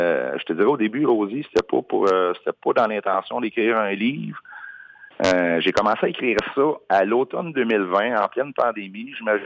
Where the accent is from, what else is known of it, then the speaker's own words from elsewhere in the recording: Ville-Marie, Quebec, Canada; moi, je viens de Ville-Marie au Témiscamingue, puis nous autres au Témiscamingue, ben en général, on allait au cégep à Rouyn-Noranda.